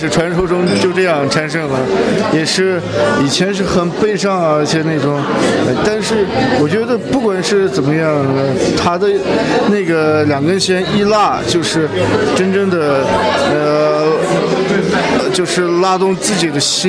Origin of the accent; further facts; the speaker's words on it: Qinghai, China; 我是来自青海赫舒特蒙古人，我现在在都兰县，也是这个文化部门工作吧，完了参加我们